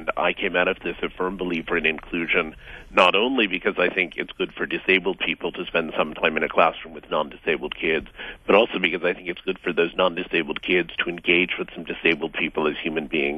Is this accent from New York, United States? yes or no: yes; New York, United States; So I have an identity as a New Yorker, as an American citizen, as a person who's 49 years old.